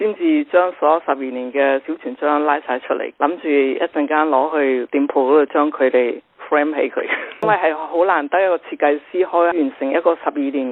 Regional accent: Hong Kong; also born or lived in China; now in Australia; 但可能因为我本身是在香港长大，是大陆出世的，跟我在澳洲住了很多很多年

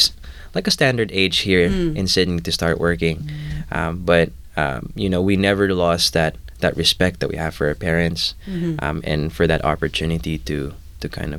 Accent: Cebu, Central Visayas, Philippines; growing up in Cebu, we were just exposed to so many different, you know, palettes of food.

